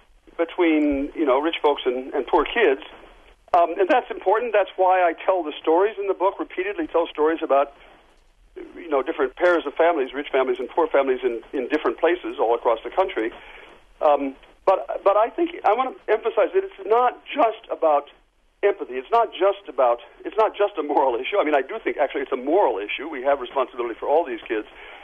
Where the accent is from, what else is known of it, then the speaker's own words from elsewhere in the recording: Port Clinton, Ohio, United States; as when I was growing up in Port Clinton